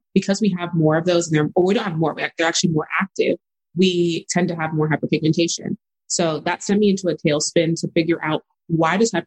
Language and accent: English; El Paso, Texas, United States; I grew up in El Paso, Texas. So that's west side of Texas. My parents are, I'm a first gen Nigerian daughter of immigrants, born and raised there.